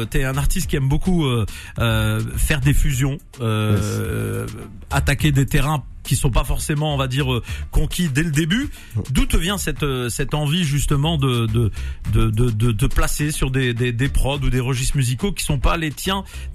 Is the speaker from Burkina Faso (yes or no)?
no; Nantes, Pays de la Loire, France; d'abord je suis Nantais, donc je supporte Nantes.